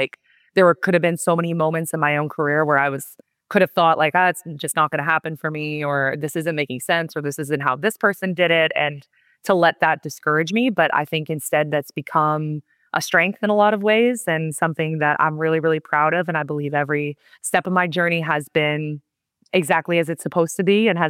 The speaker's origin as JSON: {"language": "English", "town": "Sleepy Hollow", "region": "New York", "country": "United States", "tie": "born or raised there", "said": "Sleepy Hollow is my hometown, born and raised. Very proud to be from Sleepy."}